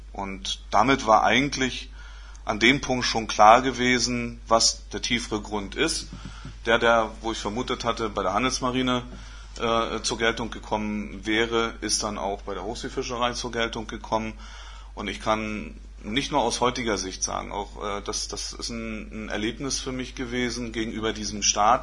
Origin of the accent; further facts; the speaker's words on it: Mecklenburg-Vorpommern, Germany; nur als Mecklenburger habe ich dann gedacht